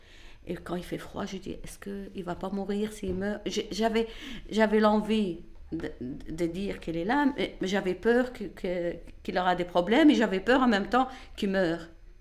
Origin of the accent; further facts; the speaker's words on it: Algeria; moi, je suis, bon, je suis algérienne, mais de la religion musulmane.